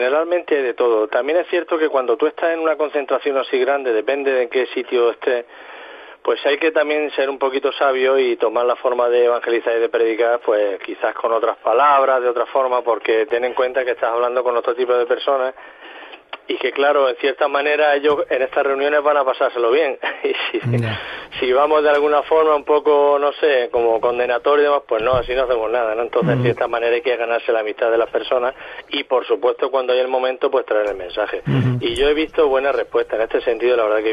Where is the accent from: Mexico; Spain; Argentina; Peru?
Spain; Cartagena, Region of Murcia; moved away as an adult; now in Málaga, Spain; Soy natural de Cartagena, pero llevo en Málaga muchos años